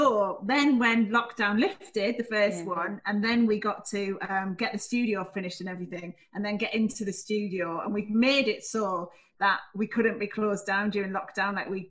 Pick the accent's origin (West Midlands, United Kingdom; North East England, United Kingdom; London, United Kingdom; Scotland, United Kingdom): North East England, United Kingdom; Middlesbrough; also born or lived in North Shields; Yeah, Middlesbrough. But actually, I was born in North Shields.